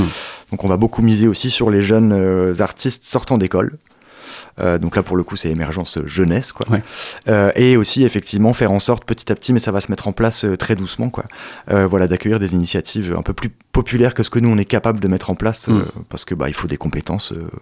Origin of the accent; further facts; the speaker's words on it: Lille, Hauts-de-France, France; moved away as an adult; also born or lived in Paris; now in Angers, France; Je suis Lillois à la base, je rêvais de quitter Paris après 10 ans. Et dans ma tête, j'allais retourner à Lille parce que, la mentalité franco-belge, la frontière belge et tout ça me manquait pas mal